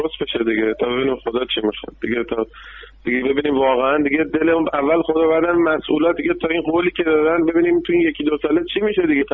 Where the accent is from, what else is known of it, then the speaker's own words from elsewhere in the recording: Abadan, Khuzestan, Iran; also born or lived in Isfahan; من زمان جنگ که شده خانواده رفتن اصفهان زندگی کردم، بعد 30 و چند سال برگشتم، به امیدی برگشتم به وادگاهم که خیلی چیزای بهتر ببینم. الان تو این 4-5 سالی که برگشتم از اصفهان اومدم آبادان